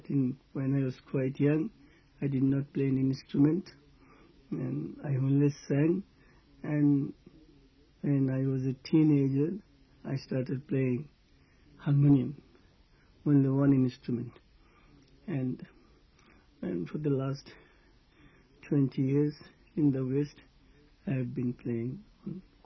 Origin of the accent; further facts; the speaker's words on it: India; I came from India